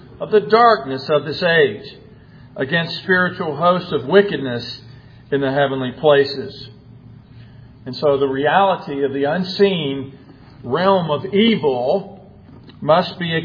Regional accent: United States; I have been privileged to be born and raised in this country as an American.

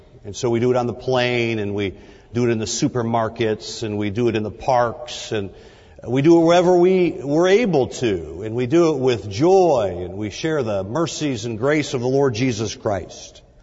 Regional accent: Detroit, Michigan, United States; I grew up in the Detroit area

